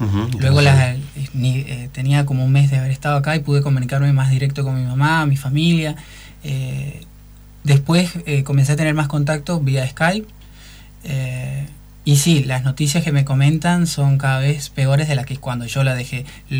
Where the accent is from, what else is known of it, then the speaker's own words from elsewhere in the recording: Venezuela; also born or lived in Caracas; now in Argentina; Soy caraqueño, sí. Caraqueño, criado en el interior del país. Casi toda mi infancia la pasé en el interior, mudándonos de lugar en lugar, digamos, de estado en estado, que acá sería provincia.